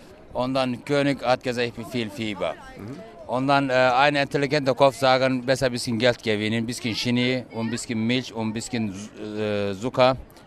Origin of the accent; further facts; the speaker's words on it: Turkey; German is a second language; Ich bin Türkei, ja.